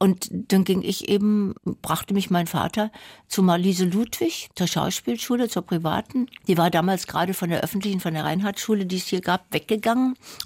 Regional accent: Dessau, Saxony-Anhalt, Germany; Ich fuhr mit der Schule in meine Heimatstadt Dessau

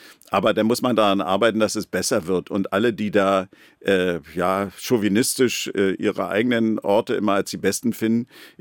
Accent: Berlin, Germany; Ich bin ja geborener Berliner und überzeugter Berliner. Kann mir gar nicht vorstellen, woanders zu leben.

